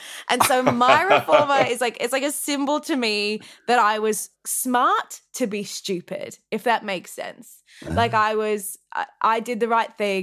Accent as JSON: {"language": "English", "town": "Wagga Wagga", "region": "New South Wales", "country": "Australia", "tie": "born or raised there", "said": "I grew up in the country. I grew up in Wagga Wagga."}